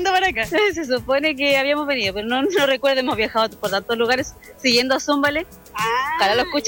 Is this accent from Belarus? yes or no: no; Puerto Montt, Los Lagos, Chile; Somos de Puerto Montt.